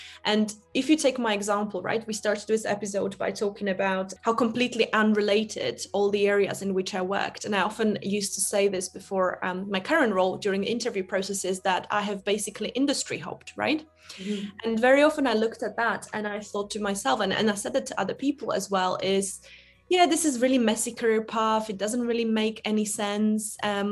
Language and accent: English; Slovakia; I grew up in Slovakia in the 90s.